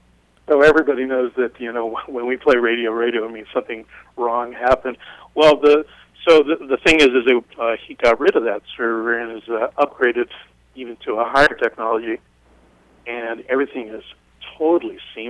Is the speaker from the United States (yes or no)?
yes; California, United States; And the weirdest thing is that it was in my hometown.